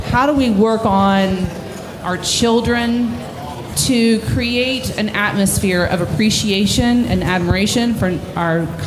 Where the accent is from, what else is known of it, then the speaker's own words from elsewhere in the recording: United States; And I felt horrible as an American.